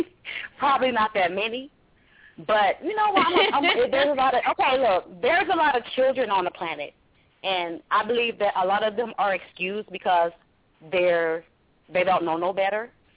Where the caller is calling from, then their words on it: Minnesota, United States; I'm calling from Minnesota.